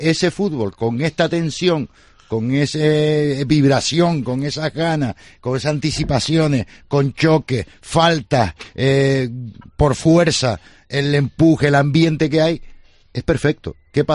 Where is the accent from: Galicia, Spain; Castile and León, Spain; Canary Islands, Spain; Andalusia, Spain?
Canary Islands, Spain; Santa Cruz de Tenerife; a mí como tinerfeño y chicharrero y tinerfeñista